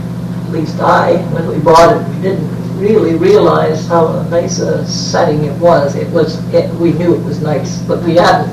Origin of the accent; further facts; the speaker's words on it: North West England, United Kingdom; I come from the Lakes District, so when I go down back there, what are these big hills?